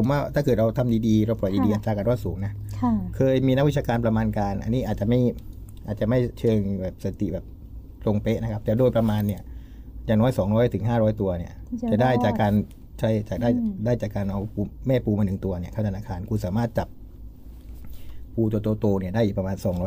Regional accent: Thung Song, Nakhon Si Thammarat, Thailand; ผมเนี่ยภูมิลำเนาผมเนี่ยอยู่คนนครศรีธรรมราชอยู่แล้ว

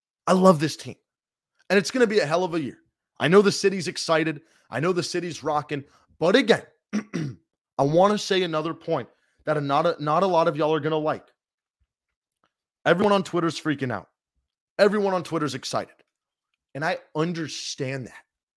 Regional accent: San Diego, California, United States; But we're all from San Diego if you're watching this stream.

